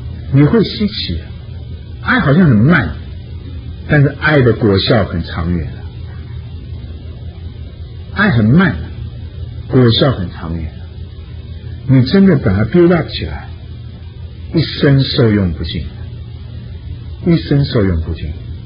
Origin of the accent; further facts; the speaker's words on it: China; 爱一定要有话语，很重要，是我们中国人最难学的了，最难学的了。